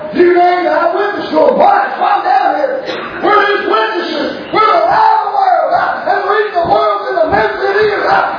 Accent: Kentucky, United States; I said, ma'am, I'm from Kentucky. I'm up here looking for some plant.

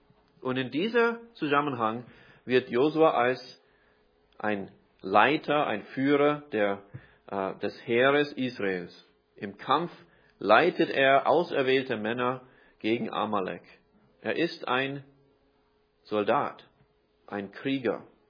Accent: Vienna, Austria; born there; So, ich bin in Wien zwar geboren, aber ich bin jetzt vom Staatsbürgerschaft kein Österreicher.

